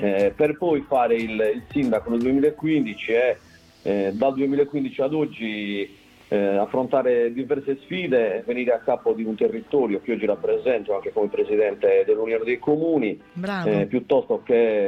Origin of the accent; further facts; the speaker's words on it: Osilo, Sardinia, Italy; also born or lived in Sassari; Dovrei rispondere che sono nato ad Osilo, invece sono nato a Sassari come la maggior parte degli osilesi nati dopo gli anni 70, ma diciamo che dopo tre o quattro giorni mi sono subito trasferito ad Osilo e ci vivo sino ad oggi.